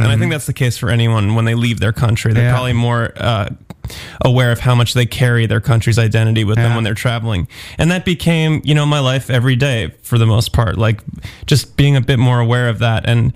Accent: New York, United States; now in London, United Kingdom; And for me, I was born in New York City, grew up in the suburbs, went to school.

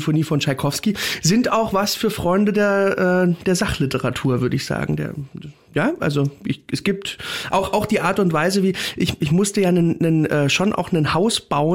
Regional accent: Berlin, Germany; ich bin da geboren, ich lebe da mein Leben lang, ich war auch mal im Friedrichshain, da wo es richtig cool ist, das habe ich dann aber auch nur 2 Jahre ausgehalten

